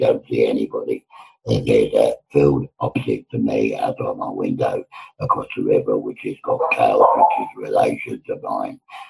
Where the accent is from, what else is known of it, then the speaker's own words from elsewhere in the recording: London, United Kingdom; born there; I was born in London, but I lived in rural England as well. Actually, a small village that I was related to most of the village